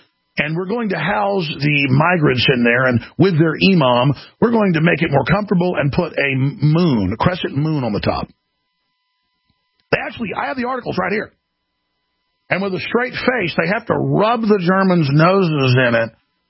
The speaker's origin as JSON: {"language": "English", "town": "Dallas", "region": "Texas", "country": "United States", "tie": "born or raised there", "said": "I'm an expert on what's going on in sanctuary cities, especially Dallas, my hometown."}